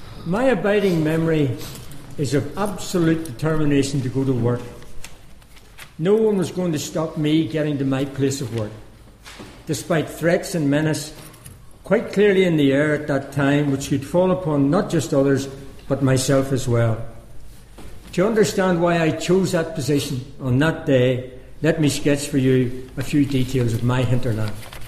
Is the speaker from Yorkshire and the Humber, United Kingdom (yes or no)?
no; Belfast, Northern Ireland, United Kingdom; I was brought up on the Springfield Road and Workman Avenue up in West Belfast. Let me give you an idea in Northern Ireland terms of the place where I was reared.